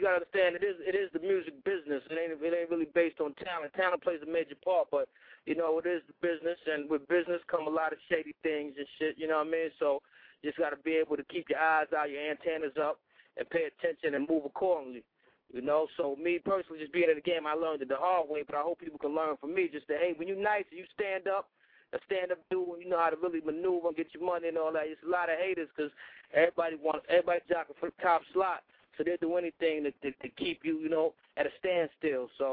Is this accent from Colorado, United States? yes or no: no; Brooklyn, New York, United States; That was a Brooklyn Queens thing. You know what I mean? And I'm from Brooklyn, he from Queens, and we just clashed.